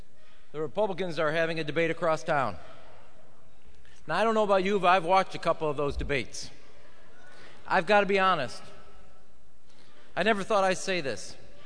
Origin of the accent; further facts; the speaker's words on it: Illinois, United States; a young senator from my home state of Illinois